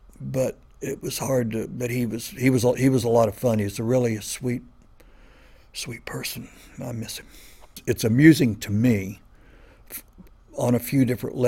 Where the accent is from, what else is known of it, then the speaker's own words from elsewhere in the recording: Austin, Texas, United States; also born or lived in Los Angeles; and then when I moved to Los Angeles and people found out I was from Austin, oh, well, you play blues, you're from Austin